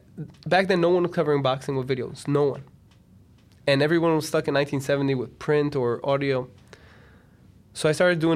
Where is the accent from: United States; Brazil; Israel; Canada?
Israel; Initially, I'm from Israel